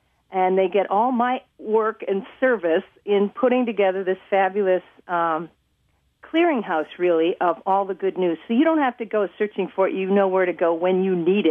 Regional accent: Wisconsin, United States; Did you mention that Wisconsin's my hometown? Home state.

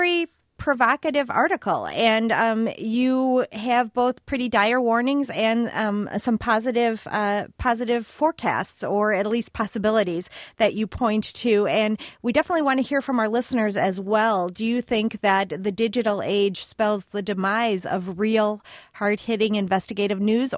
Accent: Chicago, Illinois, United States; wonderful memories of growing up in Chicago, and on Saturday evenings, about 9 o'clock, my dad and I would get in the car, and we would drive to the newsstand, which was at Harlem and North Avenue

